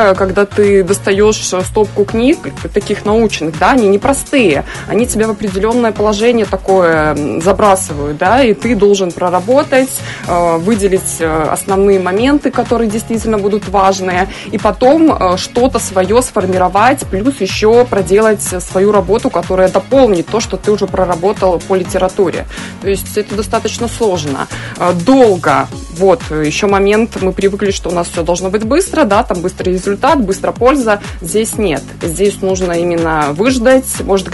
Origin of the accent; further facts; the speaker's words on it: Brazil; Я из Бразилии. Верите?